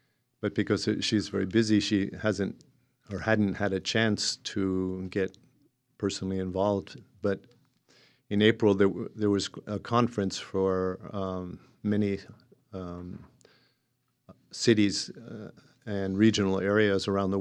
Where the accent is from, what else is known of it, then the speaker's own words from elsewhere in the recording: Pennsylvania, United States; also born or lived in India; now in Ashland, United States; I grew up back east in Pennsylvania, and I moved to Ashland in 1989. I've traveled a lot in my life. I lived in India for many years